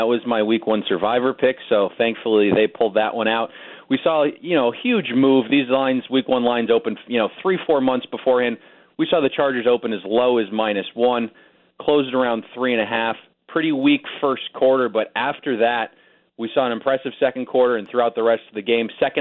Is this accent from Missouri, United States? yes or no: no; Miami, Florida, United States; I think it's my hometown Dolphins.